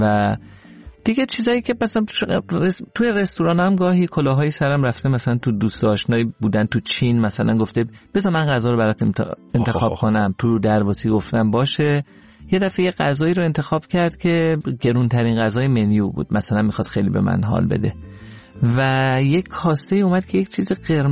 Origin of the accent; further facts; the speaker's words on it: Iran; منم برای اینکه نشون بدم که ما ایرانی هستیم و هیچ چیزی نمیترسیم